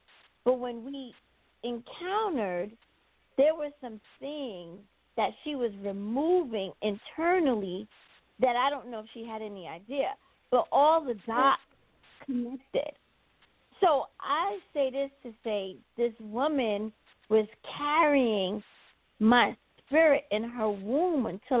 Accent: Tampa, Florida, United States; So initially, I started to chime in, hey, I'm from Tampa, and then we built that, I guess, audience level from my perspective.

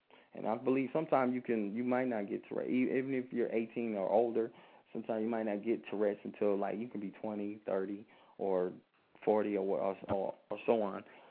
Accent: Connecticut, United States; I'm originally from Connecticut. I used to offer Connecticut.

